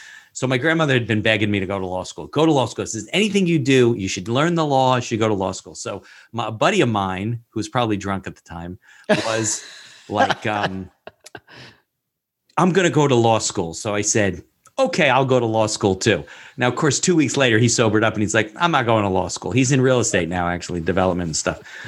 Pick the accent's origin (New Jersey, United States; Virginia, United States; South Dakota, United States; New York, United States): New Jersey, United States; My story is not as exciting. I grew up in New Jersey. I've been to Israel, but I haven't lived in Israel.